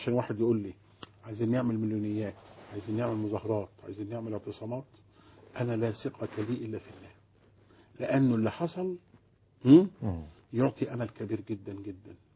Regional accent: Egypt; احنا مصريين

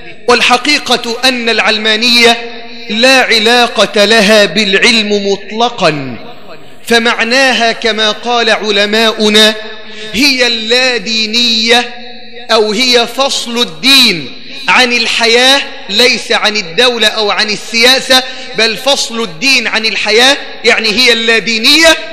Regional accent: Egypt; علشان كده التعليم عندنا في مصر للأسف الدين فيه مادة أساسية ولا مادة هامشية؟

